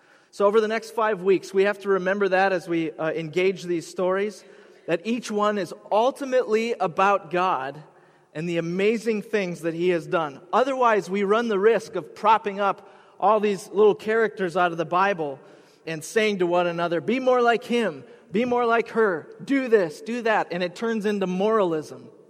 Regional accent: Minnesota, United States; We're from Minnesota. We're not used to this.

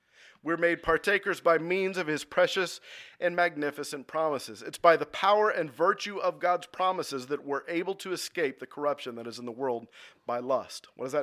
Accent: Katy, Texas, United States; also born or lived in San Marcos, United States; The same thing happens here in my hometown. I've lived in Katy my entire life, except for the time that I went to San Marcos for a short period of time.

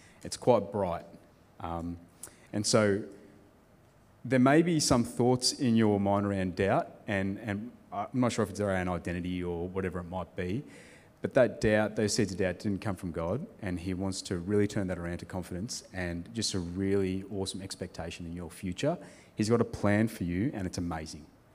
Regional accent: Fiji; born there; I was born in Fiji

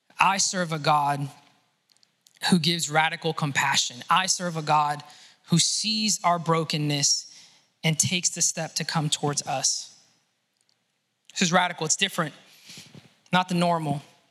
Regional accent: Miami, Florida, United States; Growing up in Miami, I had a lot of friends who their parents got on a homemade raft from Cuba and made it to the United States.

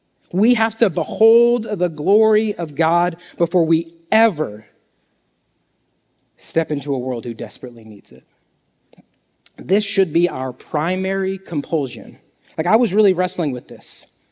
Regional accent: Kansas, United States; Don't like water. That's why I'm from Kansas.

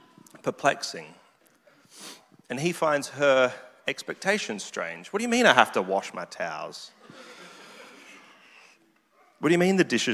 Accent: Australia; well, I'm Australian, I need to do the Australian thing

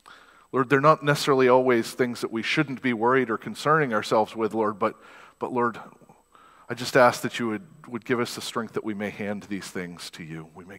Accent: Maine, United States; it used to be on the radio station that I grew up listening to in Maine

